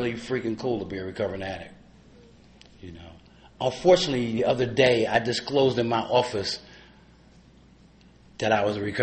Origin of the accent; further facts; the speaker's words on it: New York, United States; Where I grew up at in Harlem, most guys don't live past 18, you know. I'm 55 years old, and I don't look it.